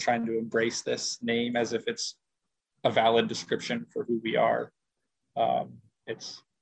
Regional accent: Akutan, Alaska, United States; I'm from Akutan, which is a village in the Aleutians on Akutan Island. That's where I grew up most of my childhood, so that's where, you know, that's home for me.

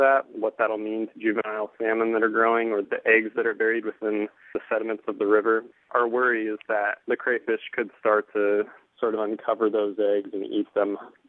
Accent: Midwest, United States; I grew up in the Midwest, and that was kind of the thing. We just go out and play in the river behind the house and catch frogs and crawdads and snakes or whatever that way.

